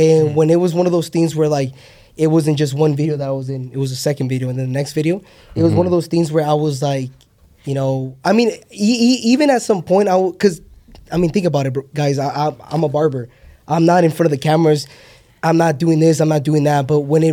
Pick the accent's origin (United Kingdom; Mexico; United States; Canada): Mexico; Tijuana, Baja California; Like, I'm from Tijuana. You know what I mean? Like, I came from the dirt.